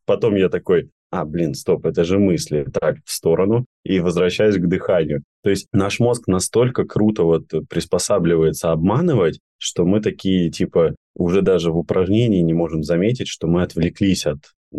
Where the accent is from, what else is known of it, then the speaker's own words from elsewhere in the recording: Saint Petersburg, Russia; Вот я, как петербуржец, просто реально я обожаю гулять по Питеру